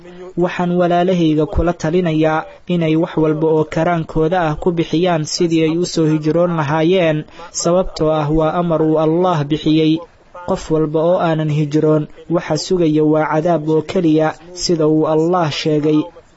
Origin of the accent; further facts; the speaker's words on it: Tanzania; Somali is a second language; moved away; waxaan ka soo jeedaa waddanka Tanzania.